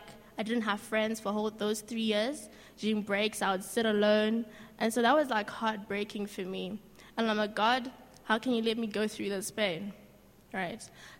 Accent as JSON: {"language": "English", "country": "Zimbabwe", "moved": "yes", "lives_now": "Cape Town, South Africa", "said": "Like, I moved from Zim to Cape Town in 2009. And then I got there. And, you know, before I left Zim, I was this very confident person."}